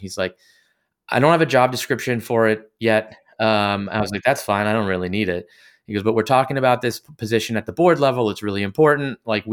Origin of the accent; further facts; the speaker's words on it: Canada; I'm a Canadian, so hockey's my thing.